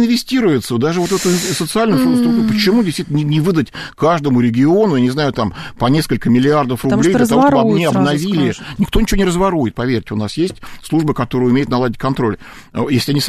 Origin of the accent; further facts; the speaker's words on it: Moscow, Russia; Мы с вами москвичи, да, вот так.